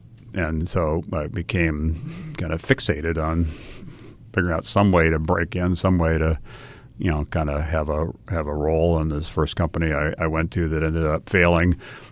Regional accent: Hawaii, United States; And I'd say I grew up in Hawaii, and Hawaii, like many parts of the country, is a wonderful place

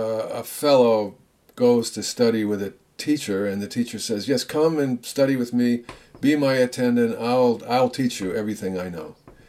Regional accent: United States; "Oh my God, it's in me. I'm an American too."

